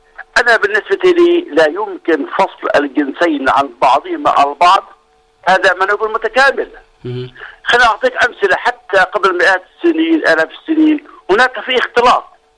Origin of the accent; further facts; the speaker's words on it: Jordan; إحنا عندنا بالأردن خاصة منطقة البادية